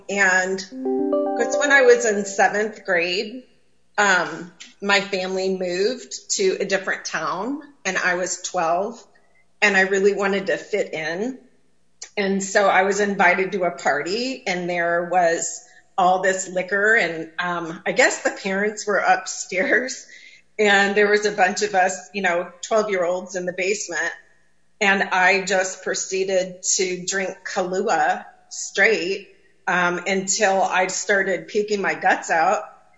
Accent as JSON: {"language": "English", "region": "Michigan", "country": "United States", "tie": "born or raised there", "said": "I grew up in Northern Michigan, and I have three older brothers"}